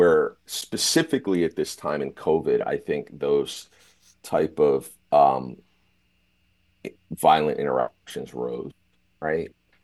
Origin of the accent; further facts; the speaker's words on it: Baltimore, Maryland, United States; Baltimore, unfortunately, is one of them. It's my hometown. It's where I grew up. It's where my mom was born and grandmother.